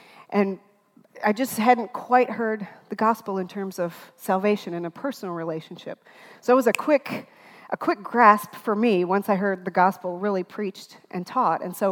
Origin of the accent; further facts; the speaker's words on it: Minnesota, United States; I grew up in Minnesota, and I grew up in a largely German Catholic family, but very non-traditional type of Catholic church.